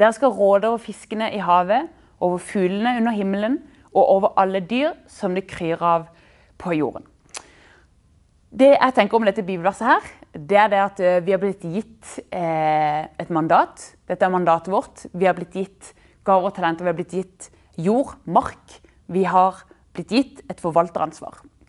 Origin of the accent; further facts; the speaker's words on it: Kristiansand, Agder, Norway; Vi har vokst opp i Kristiansand, og det er bibelbeltet og alle disse tingene. Men vi, i min alder da, i segmentet 20-30